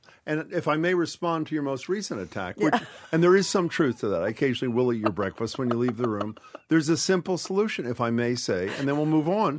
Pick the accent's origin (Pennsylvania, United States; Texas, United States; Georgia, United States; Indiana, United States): Pennsylvania, United States; Philadelphia; It's ending a block from where I grew up in Center City, the Art